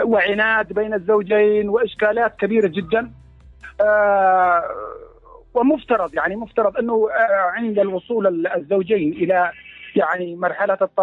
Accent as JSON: {"language": "Arabic", "country": "Yemen", "said": "للأسف الشديد عندنا في اليمن"}